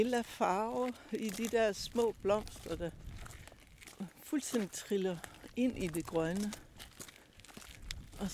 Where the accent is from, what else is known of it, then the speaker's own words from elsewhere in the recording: Herning, Central Denmark Region, Denmark; Ja, jeg er født i Herning. I 1956.